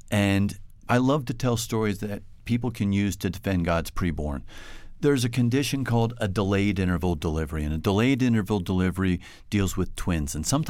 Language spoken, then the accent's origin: English; New Jersey, United States; That mom could travel to my home state of New Jersey